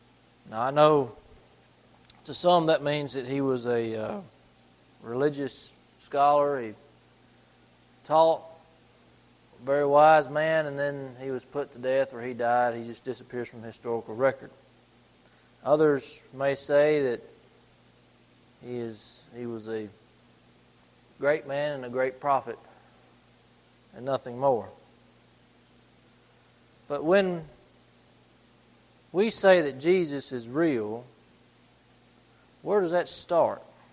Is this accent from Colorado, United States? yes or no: no; Alabama, United States; I'm from North Alabama, out west, north of about 30 miles north of Huntsville.